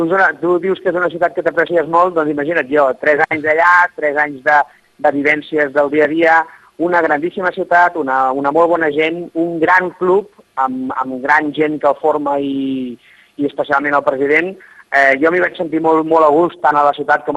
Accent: Vilafranca, Catalonia, Spain; soc de Vilafranca, vaig jugar a Vilafranca de petit i de jove

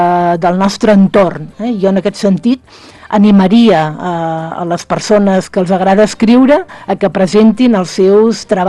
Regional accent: Sant Sadurní d'Anoia, Catalonia, Spain; I finalment Sant Sadurní d'Anoia, perquè és el meu poble, no?

